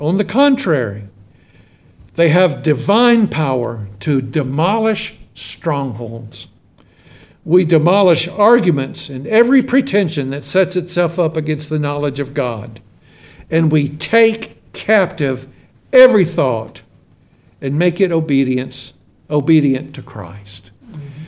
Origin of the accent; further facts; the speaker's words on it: Shreveport, Louisiana, United States; you know we're from Louisiana